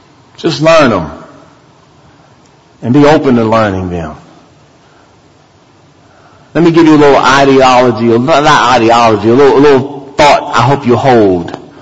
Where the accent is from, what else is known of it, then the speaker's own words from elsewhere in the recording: District of Columbia, United States; I grew up in near Washington, D.C. I grew up around concrete.